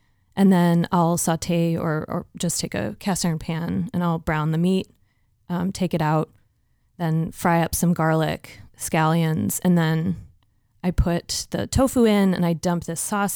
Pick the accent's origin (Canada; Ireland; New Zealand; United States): United States; Midwest; As a Midwesterner, those things to me are synonymous with growing up